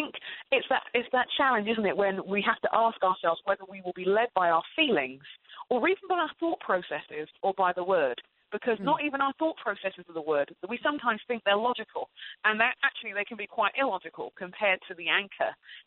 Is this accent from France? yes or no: no; England, United Kingdom; where I grew up in England